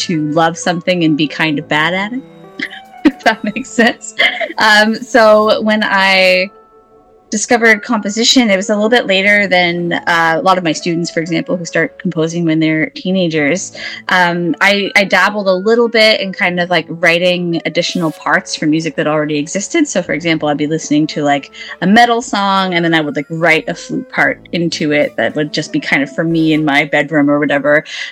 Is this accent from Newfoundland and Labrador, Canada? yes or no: yes; Mount Pearl, Newfoundland and Labrador, Canada; moved away as an adult; also born or lived in St. John's / Toronto; don't normally know the actual city where I'm from, which is called Mount Pearl. But we don't have a hospital there, so technically I was born in St. John's. And I lived there until I was 23